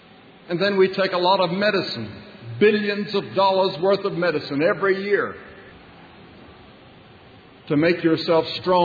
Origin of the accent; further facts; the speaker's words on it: North Carolina, United States; And then Bertha came on to North Carolina because it wanted to come to my hometown, to my home state.